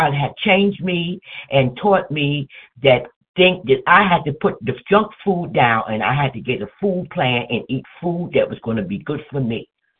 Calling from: New Jersey, United States; New Jersey. I'm in New Jersey, Warren County. Yes.

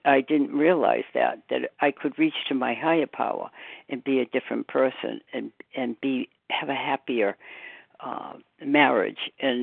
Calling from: Massachusetts, United States; Good morning. … from Massachusetts.

